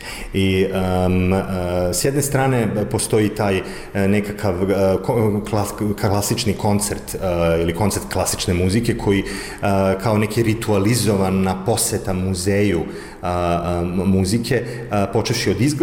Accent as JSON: {"language": "Serbian", "region": "Belgrade", "country": "Serbia", "tie": "born or raised there", "moved": "yes", "lives_now": "Berlin, Germany", "said": "ovaj region iz koga ja dolazim, ja sam rodom iz Beograda, ali živim već 20 godina u Berlinu"}